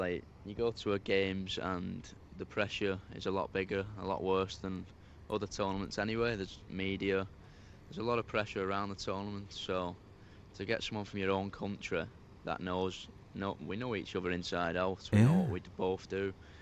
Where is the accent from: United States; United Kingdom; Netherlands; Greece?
United Kingdom; St Helens, North West England; now in Camberley, United Kingdom; Yeah, I'm from St Helens originally, so it's 4 hours away from Camberley